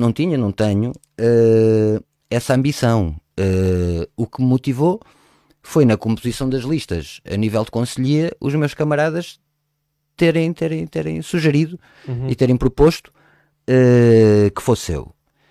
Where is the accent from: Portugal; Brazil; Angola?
Portugal; Lisbon; tenho 43 anos, sou profissional de teatro, ator, encenador, produtor. Sou natural de Lisboa, ainda que com raízes maternas no concelho de Odmira, mais precisamente em São Luís, concelho onde venho desde que nasci.